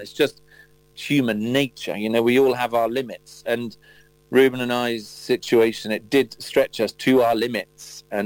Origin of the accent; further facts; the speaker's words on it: Leeds, Yorkshire and the Humber, United Kingdom; we're from Yorkshire. We're all born in Leeds. And I haven't been to Bradford since I was 12 years old. And I'm now pushing 50.